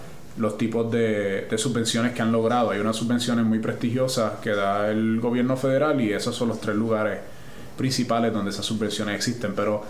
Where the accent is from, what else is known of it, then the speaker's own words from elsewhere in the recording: Puerto Rico; pienso mucho en mi país, ¿no? En Puerto Rico, y pienso en lo que ellos han logrado, lo que se podría lograr en Puerto Rico.